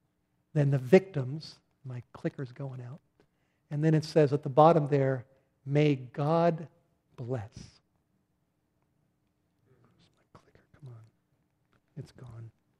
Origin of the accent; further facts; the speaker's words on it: North Hollywood, California, United States; also born or lived in Studio City; I went to parties when I was a 19-year-old growing up in North Hollywood and Studio City.